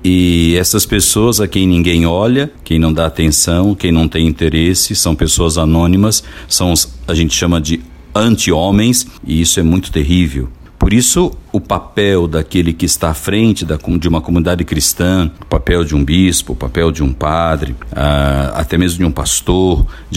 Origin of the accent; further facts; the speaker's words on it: Tabatinga, Brazil; que sou natural de Tabatinga, e aqui vivi dois momentos muito significativos